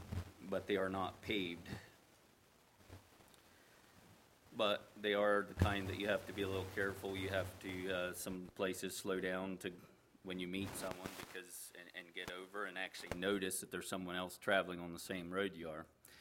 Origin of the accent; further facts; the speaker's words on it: Pennsylvania, United States; And it's interesting, like growing up in Pennsylvania, the roads, or a lot of places back east, the roads curve around and there's all kinds of hills